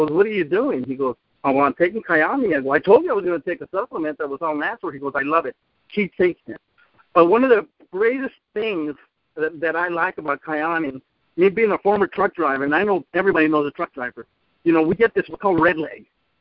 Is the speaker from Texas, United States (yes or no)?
yes; Texas, United States; I am from the Rio Grande Valley.